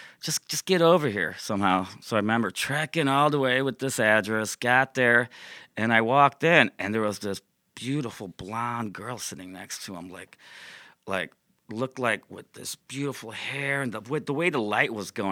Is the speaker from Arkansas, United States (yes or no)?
no; Chicago, Illinois, United States; Oh, yeah. I am a Chicagoan, and I'm here in L.A.